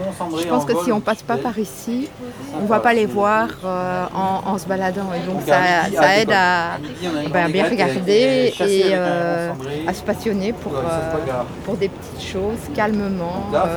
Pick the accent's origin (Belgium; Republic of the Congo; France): Belgium; on est belges, hein.